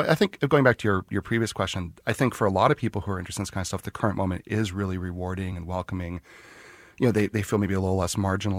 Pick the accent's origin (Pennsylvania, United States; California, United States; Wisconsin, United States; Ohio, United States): Pennsylvania, United States; Scranton; I'm from Scranton, Pennsylvania, and I didn't know many people when I was growing up who were interested in that kind of thing.